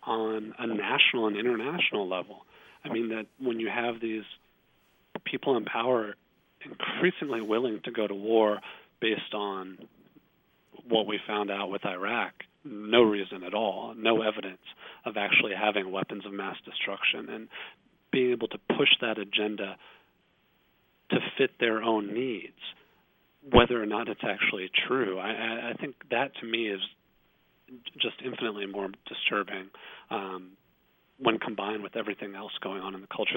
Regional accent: Fort Worth, Texas, United States; now in Washington, United States; I see that going from where I grew up outside Fort Worth to D.C.

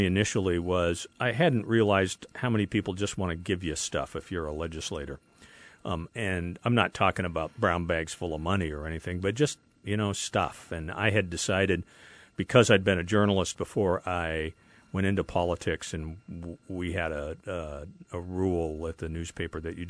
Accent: Fairbanks, Alaska, United States; but when I was growing up in Fairbanks, which was a much smaller town then, there were just things you did or you didn't do.

